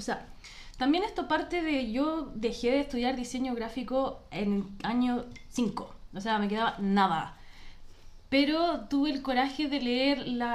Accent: Chile; now in Argentina; Explico que nací y viví en Chile y después me fui a vivir a Argentina.

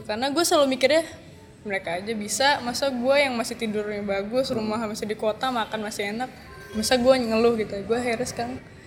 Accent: West Nusa Tenggara, Indonesia; Sekarang kampung saya lagi rusak, lagi jelek. Cuman kami insya Allah siap buat bangkit lagi.

